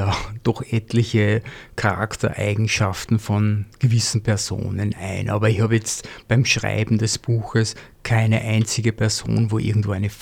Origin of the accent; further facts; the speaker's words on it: Langenlois, Lower Austria, Austria; also born or lived in Baden bei Wien / Traiskirchen; Ich bin in Baden bei Wien geboren, habe die ersten 9 Jahre Dreiskirchen gelebt und bin dann quasi, wie man in einer Weinbauregion sagt, nach Langenlois verpflanzt worden und bin da seit 1975 in Langenlois und seit 2012 jetzt in Zöbing, was ja eh zu Langenlois dazugehört.